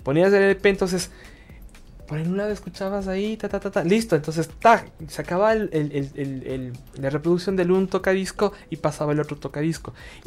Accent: Ecuador; somos ecuatorianos los dos

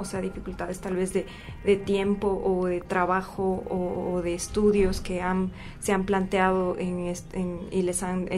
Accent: Bolivia; Mi hermano juega básquetbol allá en Bolivia, yo soy boliviana.

